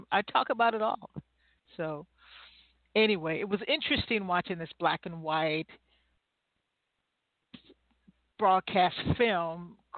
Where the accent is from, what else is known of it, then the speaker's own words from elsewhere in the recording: Midwest, United States; when I married my husband, I was from the Midwest. We're both from the Midwest.